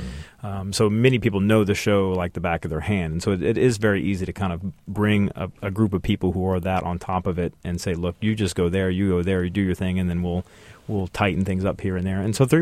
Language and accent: English; Texas, United States; I grew up in Texas, and there in their public school systems, interscholastically, two very big components are sports and music.